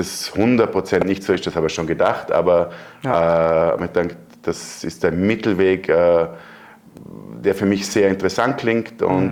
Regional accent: Bregenz, Vorarlberg, Austria; ich komme aus Bregenz, bin 44 Jahre jung

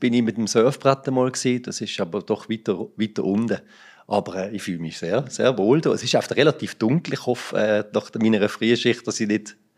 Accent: Allschwil, Basel-Landschaft, Switzerland; Das ist dort, wo ich herkomme, wo ich daheim bin. Nach 17 Jahren, wo ich jetzt ein bisschen, auch in der Region zwar, aber weiter weg war, ja, bauen wir jetzt dort.

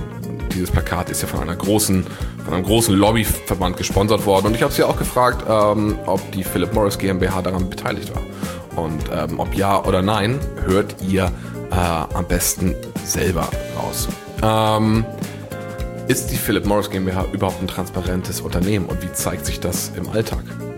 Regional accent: Bavaria, Germany; am Ammersee treffen, meiner alten Heimat.

